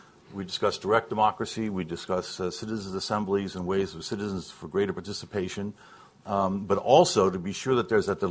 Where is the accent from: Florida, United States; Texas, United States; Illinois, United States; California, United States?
California, United States; I think the first of all, we come from California, and California is already a direct democracy.